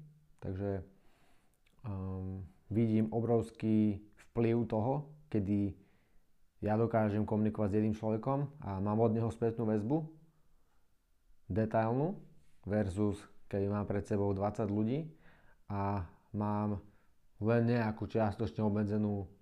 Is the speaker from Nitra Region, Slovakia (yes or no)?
yes; Nitra, Nitra Region, Slovakia; now in Prague, Czech Republic; mám 29 rokov, som zo Slovenska, z Nitry. A momentálne žijem a fungujem v Prahe. Už myslím tretí rok.